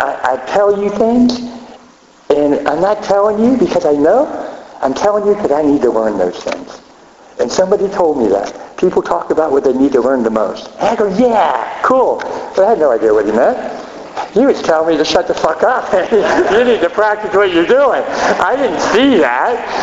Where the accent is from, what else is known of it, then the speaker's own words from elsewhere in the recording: Miami, Florida, United States; listen, I'm from Miami, and I'm really pasty white guy.